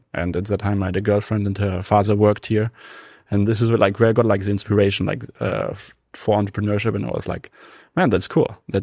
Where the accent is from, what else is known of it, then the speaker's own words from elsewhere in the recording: North Germany, Germany; In north of Germany, near Hamburg.